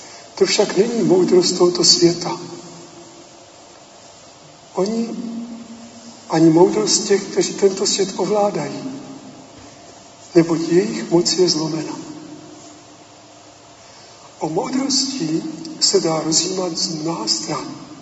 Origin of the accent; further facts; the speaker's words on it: South Moravian Region, Czechia; Říká, odkud jste vlastně z té Moravy? Říkám, z jižní Moravy.